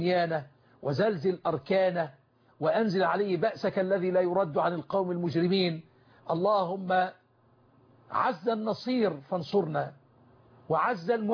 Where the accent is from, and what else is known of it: Egypt